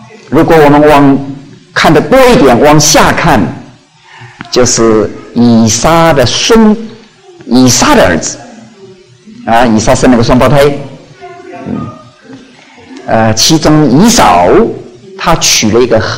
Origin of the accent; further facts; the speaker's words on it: Jiangnan, China; 特别是我是江南来的，我们那里有燕子